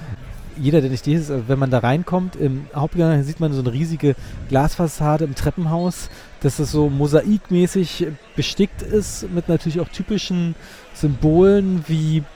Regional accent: Berlin, Germany; bin ja Berliner

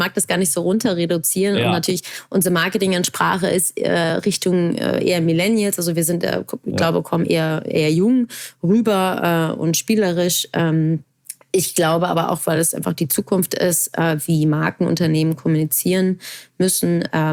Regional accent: Hamburg, Germany; born there; weil ich gebürtige Hamburgerin bin

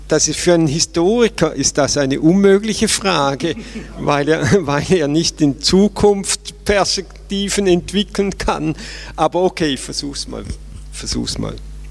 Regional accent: Switzerland; Ich komme ja aus der Schweiz

